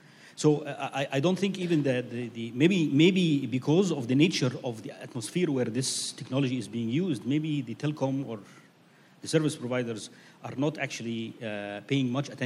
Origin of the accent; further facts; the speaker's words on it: Egypt; English is a second language; You know, I'm originally from Egypt.